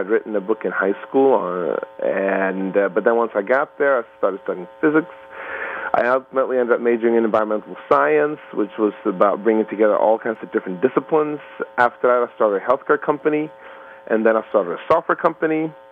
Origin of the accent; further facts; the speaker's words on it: Sweden; I grew up in Sweden, and it's always been sort of a mix of different cultures